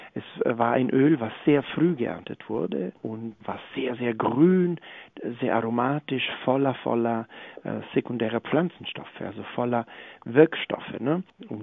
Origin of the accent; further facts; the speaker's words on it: Florence, Tuscany, Italy; Meine Heimat, ja.